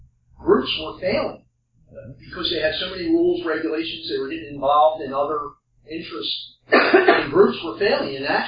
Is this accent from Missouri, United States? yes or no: no; Philadelphia, Pennsylvania, United States; This guy from Philly, my hometown, came up and wrote an article in the Saturday Evening Post.